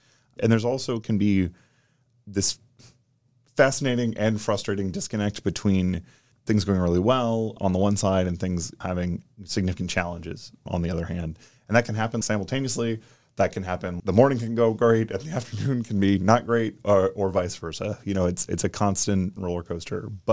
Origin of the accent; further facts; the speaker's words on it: Jacksonville, Florida, United States; I grew up here in Jacksonville. We watched the launches on a regular basis.